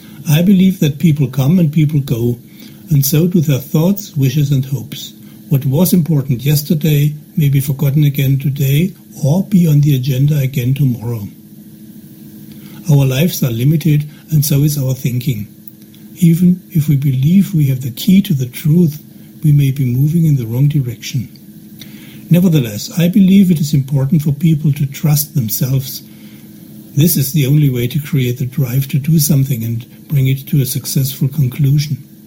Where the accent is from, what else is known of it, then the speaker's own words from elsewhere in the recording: Germany; English is a second language; from Germany.